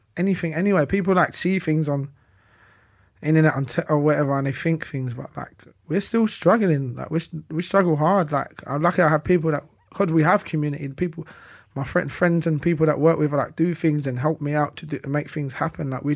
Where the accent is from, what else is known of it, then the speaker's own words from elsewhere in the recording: London, United Kingdom; We're from East End.